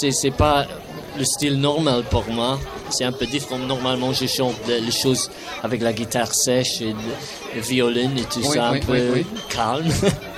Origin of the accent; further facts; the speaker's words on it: Edinburgh, Scotland, United Kingdom; French is a second language; moved away; also born or lived in London / America; Non, j'ai commencé en Écosse, j'ai joué la guitare et après j'ai quitté l'Écosse, Edinburgh pour Londres.